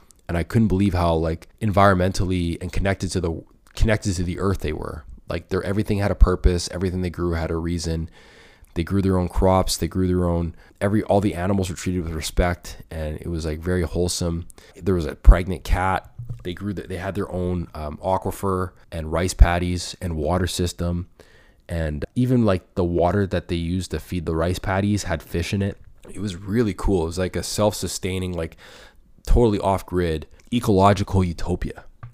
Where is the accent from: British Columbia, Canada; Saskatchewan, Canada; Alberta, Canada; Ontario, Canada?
Alberta, Canada; Edmonton; I'm from Edmonton too.